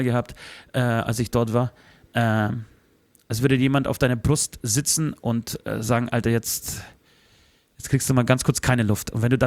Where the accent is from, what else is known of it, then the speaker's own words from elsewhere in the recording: Dachau, Bavaria, Germany; born there; wir sind dann am nächsten Tag in meiner Geburtsstadt Dichau gefahren